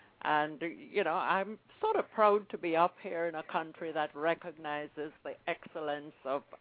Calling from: Canada; Hello, I'm calling from Canada.

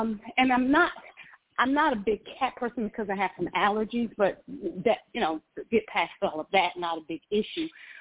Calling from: Georgia, United States

